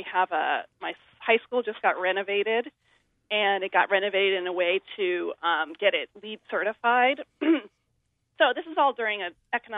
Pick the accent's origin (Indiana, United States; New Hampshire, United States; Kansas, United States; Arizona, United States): New Hampshire, United States; Wolfeboro; Yeah, I grew up in Wolfboro, and my mother still lives here.